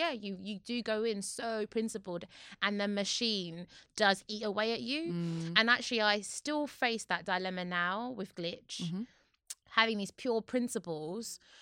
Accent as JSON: {"language": "English", "town": "Newham", "region": "London", "country": "United Kingdom", "said": "Like, I'm from Newham, so no one teaches us diplomacy. You just say how it is."}